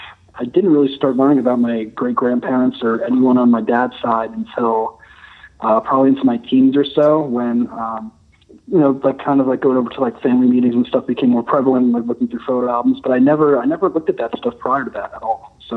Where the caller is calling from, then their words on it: Flemington, New Jersey, United States; I'm calling from Flemington, New Jersey.